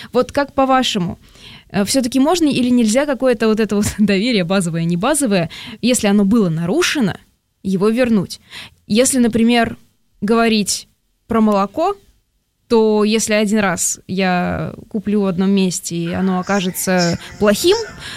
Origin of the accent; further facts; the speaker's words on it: Kazakhstan; born there; я родилась в Казахстане.